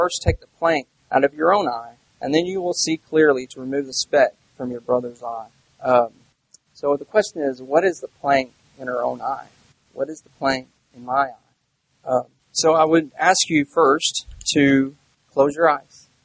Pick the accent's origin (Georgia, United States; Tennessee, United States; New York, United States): Tennessee, United States; Nashville; also born or lived in Paducah, Kentucky; I'm from Nashville, Tennessee. I was born in Paducah, Kentucky.